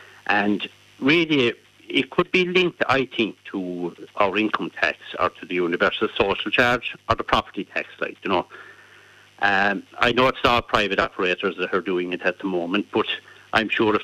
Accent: Lyrecompane, Munster, Ireland; now in Ballymac, Ireland; I'm living in the countryside here in Ballymac, like, and I'm originally from Lyrecompaghan

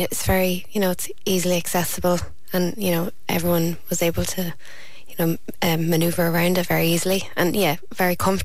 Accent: Oldcastle, Leinster, Ireland; My hometown in Oldcastle County Meath, everyone was tuning in.

